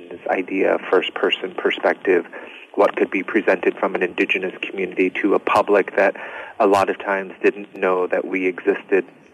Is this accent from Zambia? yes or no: no; Mescalero Apache Reservation, New Mexico, United States; I have some of my earliest memories of representation kind of stem from my childhood of growing up on the Mescalero Apache Reservation.